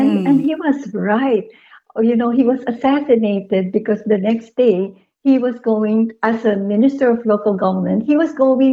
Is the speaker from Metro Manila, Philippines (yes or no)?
yes; Manila, Metro Manila, Philippines; born there; first language Tagalog; Oh, I was born in Manila.